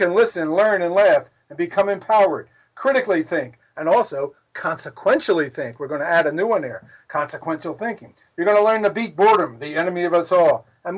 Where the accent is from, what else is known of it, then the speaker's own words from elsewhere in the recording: Philadelphia, Pennsylvania, United States; Loves me for many reasons, one being I'm from Philly, the home of boxing legend Smokin' Joe Frazier.